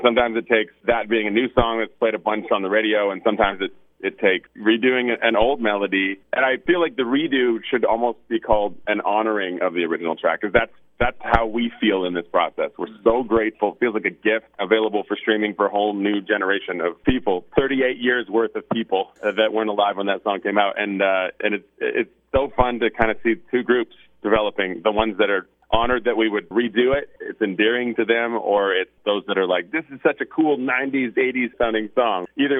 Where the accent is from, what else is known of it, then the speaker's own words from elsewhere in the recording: Manitoba, Canada; The whole band grew up in Manitoba. Two of us now live in BC.